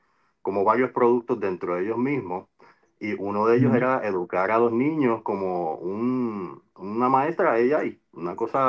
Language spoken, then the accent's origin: Spanish; Puerto Rico; first language Spanglish; Como soy boricua, yo soy de los que que mi primer idioma es Spanglish